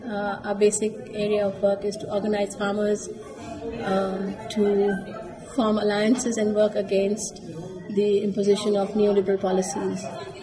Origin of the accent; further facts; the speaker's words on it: Pakistan; I come from Pakistan